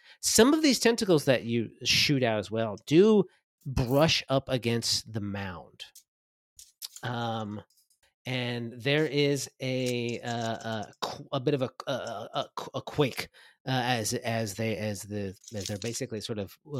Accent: New Jersey, United States; I'm from South Jersey, which is almost Philadelphia, so please respect my culture.

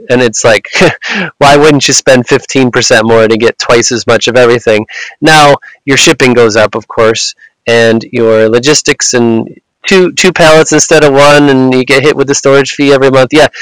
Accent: Pennsylvania, United States; And it just so happened that my home state of Pennsylvania is the one of those 3

